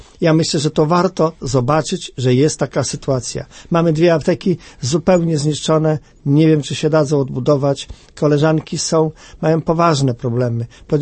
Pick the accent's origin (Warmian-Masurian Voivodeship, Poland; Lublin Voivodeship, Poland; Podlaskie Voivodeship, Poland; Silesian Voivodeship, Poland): Lublin Voivodeship, Poland; Lublin; Na moim terenie, w związku z tym, że jestem z Lublina, zostały zalane dwie miejscowości totalnie dokładnie.